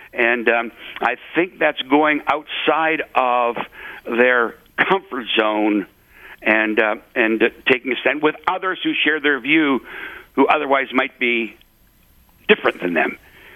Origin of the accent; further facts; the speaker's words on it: Ontario, Canada; I grew up in Northern Ontario in a mining town.